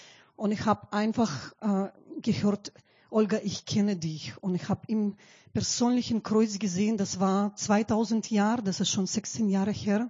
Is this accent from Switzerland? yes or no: no; Belarus; German is a second language; Ich komme nicht aus Griechenland. Ich bin Weißrussin, aber ich kann sagen, halb Griechin auch. Oder Deutsche bin ich auch.